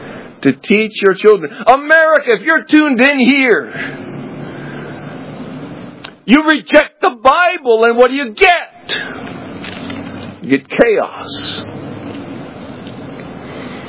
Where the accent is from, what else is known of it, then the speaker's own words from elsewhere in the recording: Southern United States, United States; I grew up in the South. We were not allowed to use racial slurs in our home.